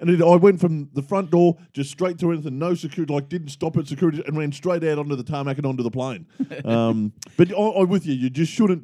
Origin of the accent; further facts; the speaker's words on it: Australia; What if I said, because I'm Australian, what if I said all Australians are idiots?